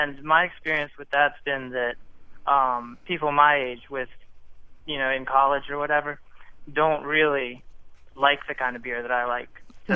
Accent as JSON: {"language": "English", "town": "Greenville", "country": "United States", "said": "Hi, I'm from Greenville."}